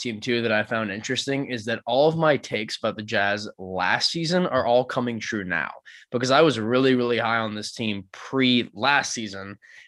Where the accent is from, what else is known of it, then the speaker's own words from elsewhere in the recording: Atlanta, Georgia, United States; It's actually going to my hometown of Atlanta, booked for March 7th.